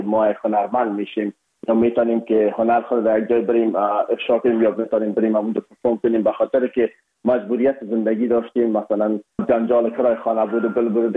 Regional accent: Afghanistan; ما از افغانستان هستیم یکمه که لحجی و فرق داشت

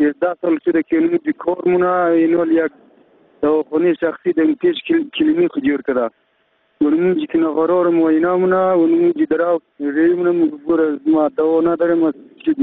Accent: Alauddin, Samangan, Afghanistan; از ولایت سمنگان و مطولی ویداب قریه علاودین میباشم.

